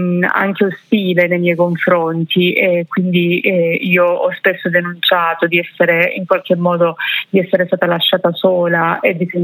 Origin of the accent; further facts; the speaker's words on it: Cinquefrondi, Calabria, Italy; io sono di Cinquetroni, quindi parliamo di 10 chilometri di distanza